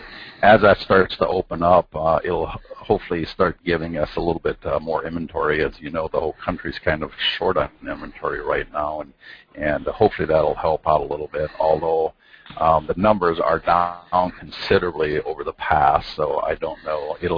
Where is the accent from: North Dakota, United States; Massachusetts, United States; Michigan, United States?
North Dakota, United States; born there; I was born in North Dakota, but yes, North Dakota is.